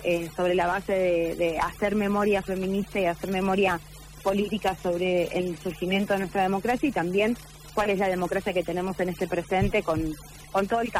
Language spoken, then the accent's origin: Spanish; San Luis, Argentina; venimos de una provincia, venimos de San Luis